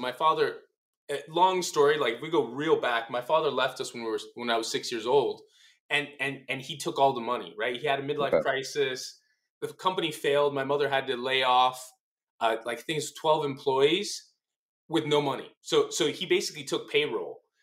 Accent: Miami, Florida, United States; born there; So my parents were Cuban refugees. They came to Florida. I was born in Miami.

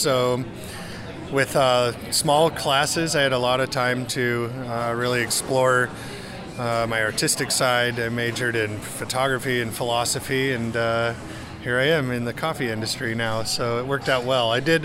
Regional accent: Oregon, United States; Well, I'm one of the rare native Oregonians, I feel, here in Portland. I grew up in the woods.

